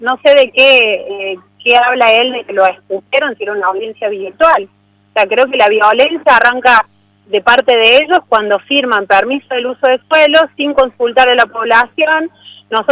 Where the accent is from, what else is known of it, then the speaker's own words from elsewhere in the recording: San Roque, Andalusia, Spain; pues yo soy de San Roque, pero estamos todos conectados.